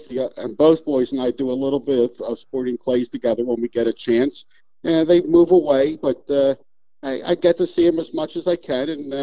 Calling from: Harleysville, Pennsylvania, United States; I'm in a town called Harleysville in Pennsylvania.

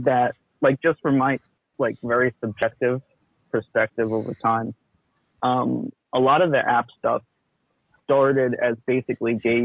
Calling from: New York, United States; I'm calling from New York.

